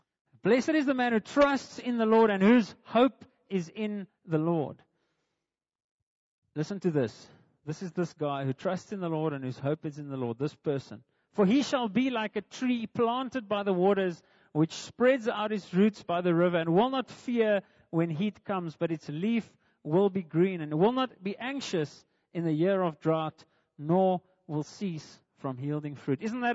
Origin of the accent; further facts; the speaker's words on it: South Africa; I think life is uncertain as a South African for that matter.